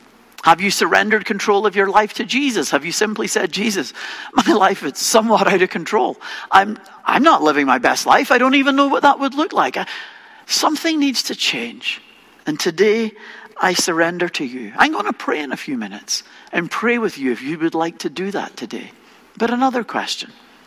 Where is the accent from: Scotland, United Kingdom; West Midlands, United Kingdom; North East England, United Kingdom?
Scotland, United Kingdom; because I'm from Scotland and I'm cheap.